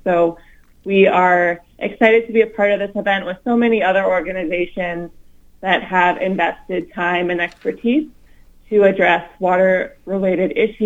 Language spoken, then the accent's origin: English; Virginia, United States; moved away as an adult; I am originally from the state of Virginia, not the city in Minnesota. So I'm from the East Coast, from Virginia, and moved to the upper Midwest in 2017.